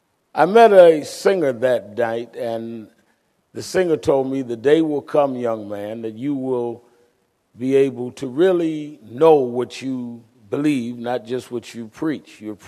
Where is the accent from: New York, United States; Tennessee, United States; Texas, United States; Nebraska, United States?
New York, United States; Brooklyn; Actually, I was born and raised in Brooklyn and started preaching very young.